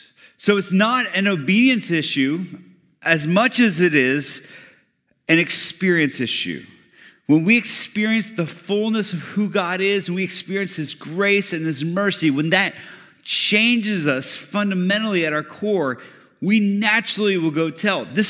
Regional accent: Colombia; I grew up in the heartbeat of coffee in the world. I grew up in Colombia where they make Colombian coffee, and I never liked it growing up.

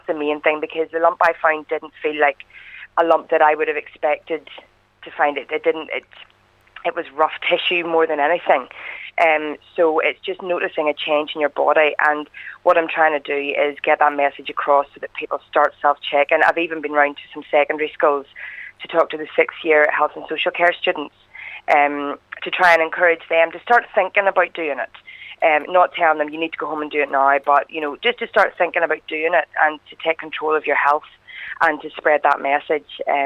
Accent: Ballycastle, Northern Ireland, United Kingdom; I'm from Ballycastle.

